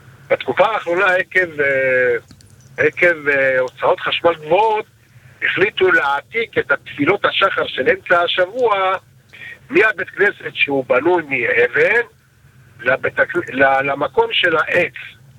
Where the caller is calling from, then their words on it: Central District, Israel; כבוד הרב, זו שאלה קטנה, אני ממרכז הארץ